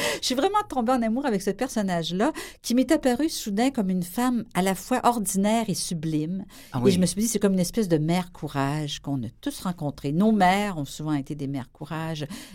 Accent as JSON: {"language": "French", "town": "Quebec City", "region": "Quebec", "country": "Canada", "tie": "born there", "said": "Je suis née à Québec"}